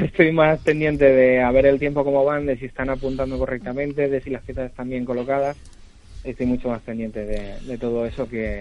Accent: Spain; como árbitro español no puedo en ningún momento arbitrar a la selección española.

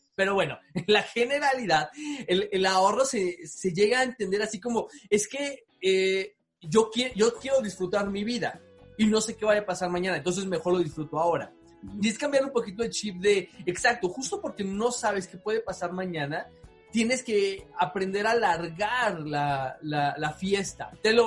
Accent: Mexico; Como sociedad mexicana

